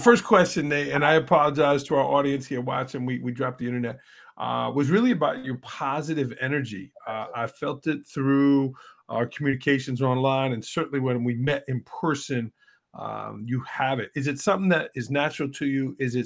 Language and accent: English; New York, United States; I know I'm a New Yorker and you're from Massachusetts